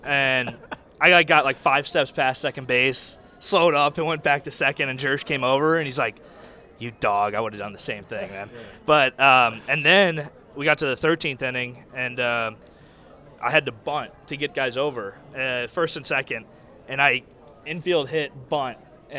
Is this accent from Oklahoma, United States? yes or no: no; St. Louis, Missouri, United States; I would say the Cardinals just because it's my hometown, but I grew up a White Sox fan, so.